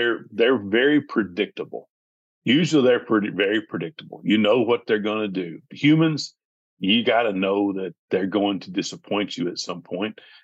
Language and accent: English; the South, United States; now in Montana, United States; I grew up in the South. I was in the South all my life. I came out West when I was 25 years old